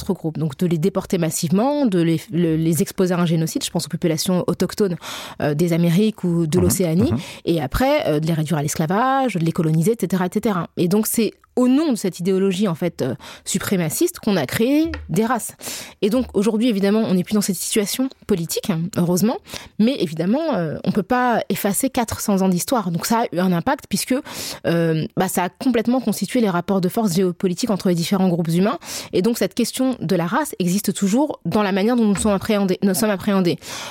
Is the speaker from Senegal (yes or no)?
yes; Senegal; now in France